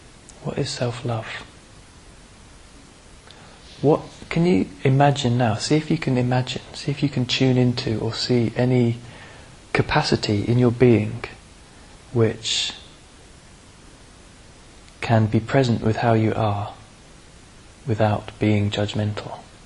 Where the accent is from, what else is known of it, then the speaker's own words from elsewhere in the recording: Australia; I was brought up in Australia, which is quite a macho culture, two younger brothers